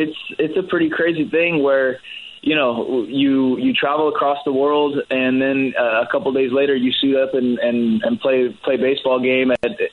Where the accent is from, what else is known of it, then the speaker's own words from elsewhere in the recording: California, United States; I grew up Jewish here in the Bay Area